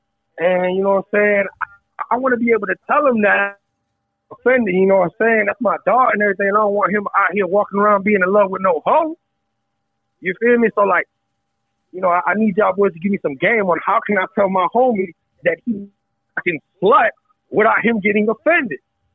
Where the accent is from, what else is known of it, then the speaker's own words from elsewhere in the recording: Florida, United States; I'm from Florida.